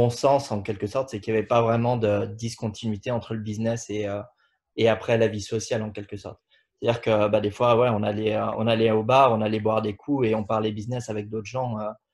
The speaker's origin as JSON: {"language": "French", "country": "France", "said": "Et en tant que Français, c'est assez énervant."}